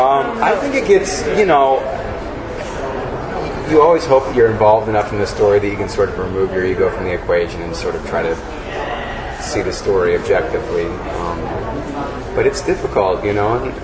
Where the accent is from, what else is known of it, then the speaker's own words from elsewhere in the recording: Spring, Texas, United States; She's from my hometown of Spring, Texas, which is a couple hours away.